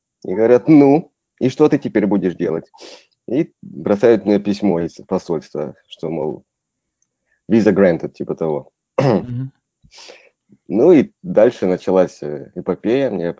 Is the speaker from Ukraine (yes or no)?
yes; Kharkiv, Kharkiv Oblast, Ukraine; moved away as an adult; now in Australia; Ну, вообще, я из Харькова, то есть из Украины, так сказать. И в Австралии, в принципе, я как бы в Австралии уже вот 14 лет с небольшим.